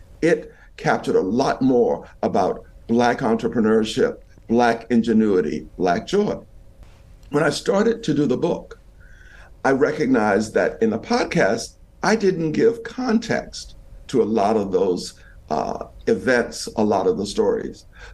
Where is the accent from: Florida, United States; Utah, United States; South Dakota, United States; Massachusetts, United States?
Florida, United States; I grew up in the Florida Panhandle in a rural village.